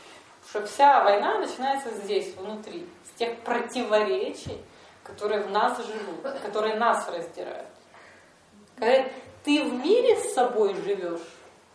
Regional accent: Odesa, Odesa Oblast, Ukraine; Как мне говорят, а вы откуда? Я говорю, с Одессы.

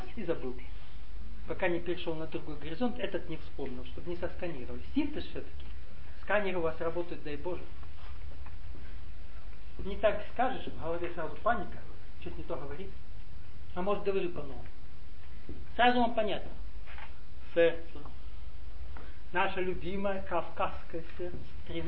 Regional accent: Ulan-Ude, Buryatia, Russia; born there; Просто, вот, если вижу, долго собрался, я говорю, а родился я в Сибири. Смотрят, Улан-Удэ. И кавказская морда стоит.

